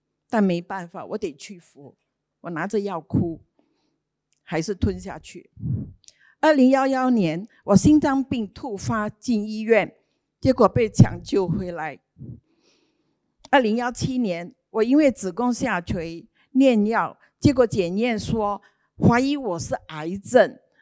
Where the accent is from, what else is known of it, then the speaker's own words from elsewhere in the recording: Singapore; 我是大大地地的新加坡人 ，Made in Singapore， 因为我妈妈是 Singapore product， 所以我是新加坡人。